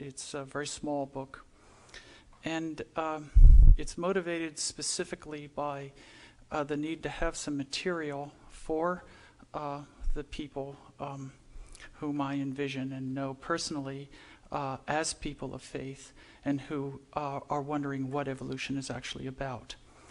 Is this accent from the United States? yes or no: no; Indonesia; also born or lived in Philippines; my parents were missionaries, and I grew up in Indonesia and the Philippines in the Episcopal Church tradition.